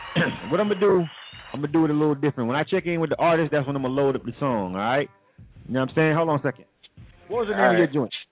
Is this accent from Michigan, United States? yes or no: no; Florida, United States; I'm also from Florida, and I'm a Heat fan.